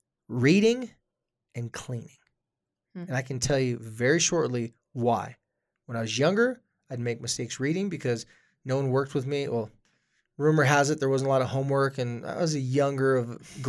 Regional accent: Carlsbad, California, United States; Dude, I was from Carlsbad, California. It's not like the ghettoest place in the world.

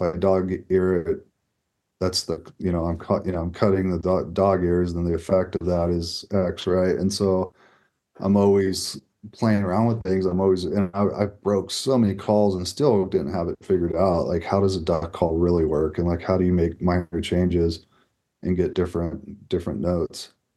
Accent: California, United States; You know, where I grew up in Sacramento Valley, I think it was 1.6 million waterfowl winter down there.

